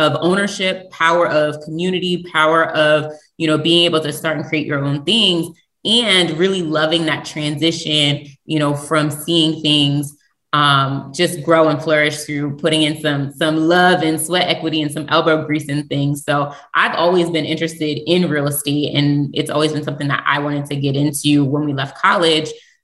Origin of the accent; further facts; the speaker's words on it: Pennsylvania, United States; Myself, I'm from actually outside of Philadelphia, close to Lincoln University.